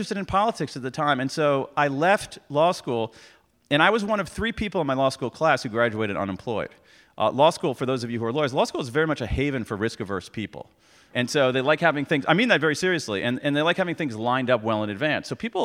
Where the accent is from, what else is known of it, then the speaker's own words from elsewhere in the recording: Midwest, United States; And so I grew up in the Midwest, very, very middle-class family.